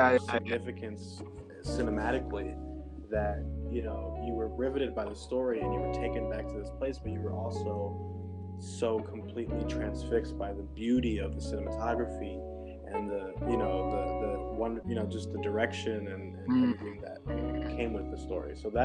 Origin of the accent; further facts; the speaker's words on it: Missouri, United States; born there; now in Minnesota, United States; I'm from, you know, I was born in Missouri. I lived in my life. I'm now living in Minnesota.